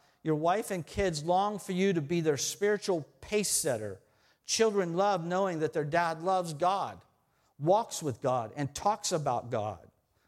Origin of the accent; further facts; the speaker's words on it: Ohio, United States; now in Pittsburgh, United States; And it reminded me of Pittsburgh when I first came to Pittsburgh. I'm from Ohio. I've been here for 20 years or 19 years.